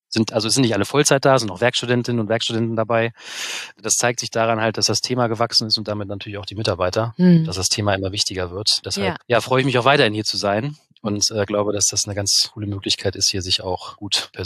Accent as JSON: {"language": "German", "town": "Hanover", "region": "Lower Saxony", "country": "Germany", "said": "denn ich komme ursprünglich aus Hannover oder aus der Region Hannover"}